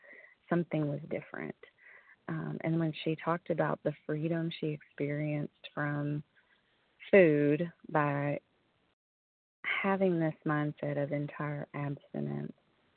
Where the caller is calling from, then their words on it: Kentucky, United States; recovered compulsive overeater, calling in from Kentucky.